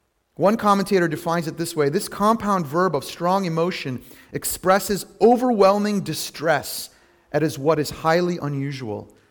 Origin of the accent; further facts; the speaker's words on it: Lebanon; Growing up in Lebanon at Easter time, this is what we would say.